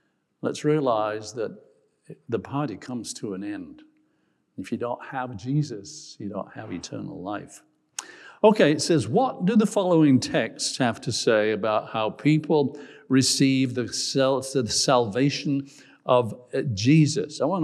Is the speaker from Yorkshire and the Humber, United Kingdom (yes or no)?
yes; York, Yorkshire and the Humber, United Kingdom; My hometown of York in England